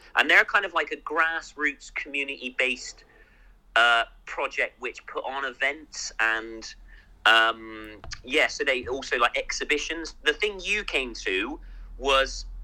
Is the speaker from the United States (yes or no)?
no; Bristol, South West England, United Kingdom; and I am from Bristol